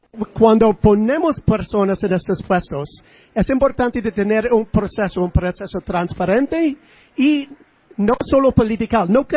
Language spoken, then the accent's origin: Spanish; United States; En mi país, yo soy de los Estados Unidos